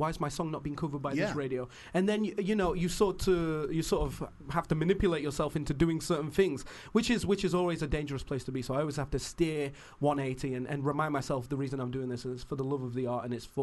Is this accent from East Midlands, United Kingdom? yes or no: no; Sheffield, Yorkshire and the Humber, United Kingdom; I was very bitter for a while growing up in Sheffield because, of course, I was allured by the busyness of London